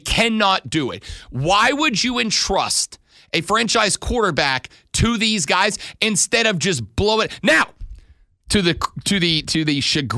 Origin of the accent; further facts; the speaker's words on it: Fort Walton Beach, Florida, United States; a guy reached out to me that owned a radio station in the Destin-Fort Walton Beach area. That's my hometown. That's where I'm from. That's where I grew up.